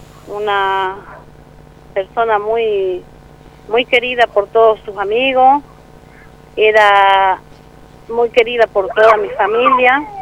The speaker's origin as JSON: {"language": "Spanish", "town": "Zanja Honda", "region": "Salta", "country": "Argentina", "lives_now": "Tartagal, Argentina", "said": "Yo soy de Zanja Honda, pero vivo acá en Tartagal, en el barrio Norte Grande."}